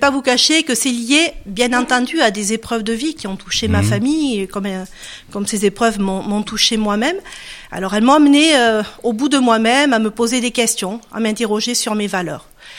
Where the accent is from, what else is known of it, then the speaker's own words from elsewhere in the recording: Perpignan, Occitanie, France; je viens d'ailleurs, je viens de Perpignan, comme mon accent peut-être me laisse supposer.